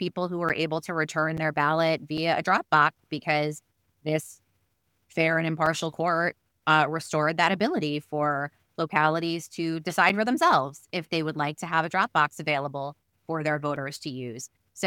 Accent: Florida, United States; Born and raised in South Florida, went to college in Gainesville, proud Florida Gator

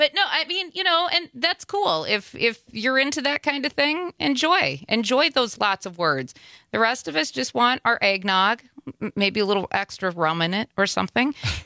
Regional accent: Midwest, United States; accent: Wisconsin; I grew up in the Midwest, so it's funny because people think I have a Wisconsin accent. and I don't hear it.

